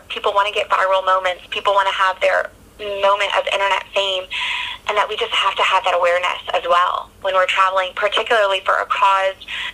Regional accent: East Coast, United States; Growing up on the East Coast, living on the East Coast now

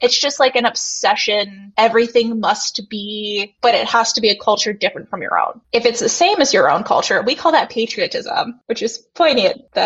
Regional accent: Canada; So we grew up in Canada, which is a fairly new country in the world stage

